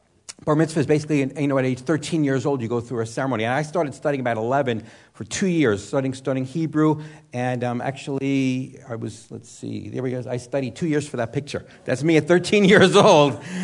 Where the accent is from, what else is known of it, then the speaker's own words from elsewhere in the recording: New York City, New York, United States; I was born and raised originally not in Jerusalem, but another very unique city on the planet, which is New York City, yes. I was raised in New York City.